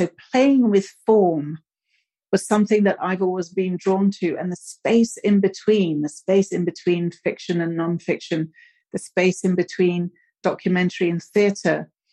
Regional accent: United Kingdom; I'm British. I come from a working class background. I'm not white.

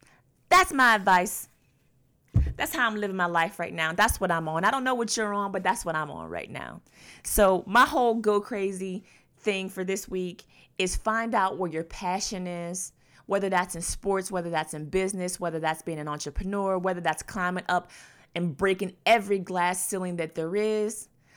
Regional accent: United States; I'm just so tired of it as an American citizen, as a taxpayer.

